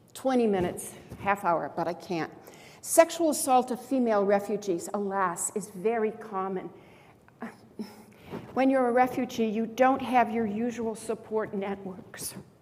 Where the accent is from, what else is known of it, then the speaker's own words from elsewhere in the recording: Detroit, Michigan, United States; I grew up in Detroit. It's a city of immigrants, Arabs of all kinds, Albanians, Poles, Italians.